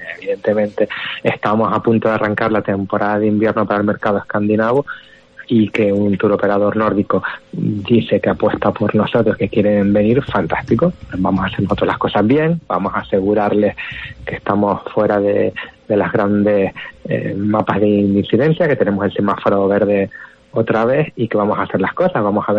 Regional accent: Canary Islands, Spain; somos nosotros, los canarios

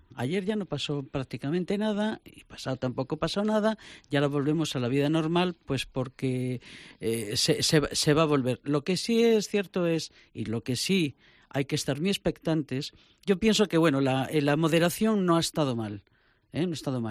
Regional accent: Spain; como soy española

